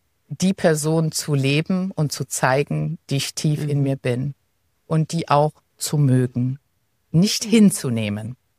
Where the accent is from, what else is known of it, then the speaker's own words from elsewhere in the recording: Limburg an der Lahn, Hesse, Germany; ich komme ja aus Limburg, Limburg an der Lahn.